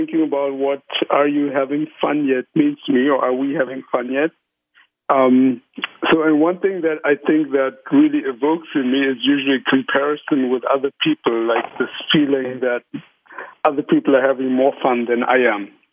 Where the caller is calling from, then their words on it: Koblenz, Rhineland-Palatinate, Germany; I'm calling in from Koblenz in Germany. It's a town near Cologne.